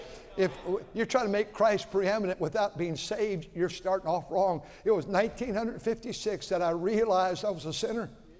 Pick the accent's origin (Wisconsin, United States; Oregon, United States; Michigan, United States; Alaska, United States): Wisconsin, United States; Milwaukee; born there; I was born in Milwaukee, Wisconsin, born a sinner as a baby